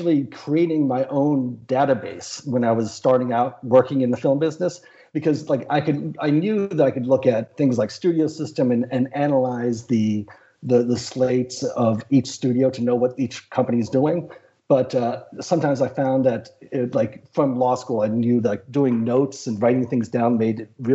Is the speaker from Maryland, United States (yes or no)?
yes; Maryland, United States; also born or lived in New York; No, I grew up in New York until I was 3, and then Maryland until I was 26.